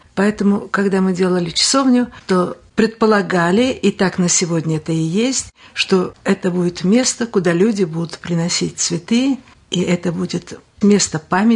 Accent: Stalingrad, Volgograd Oblast, Russia; И мы вот из Сталинграда.

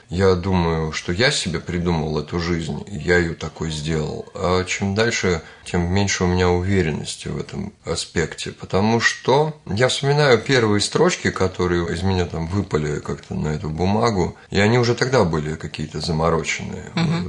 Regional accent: Serpukhov, Moscow Oblast, Russia; Я сам из Серпухова, мне очень понятны эти маленькие подмосковные города, как мне кажется.

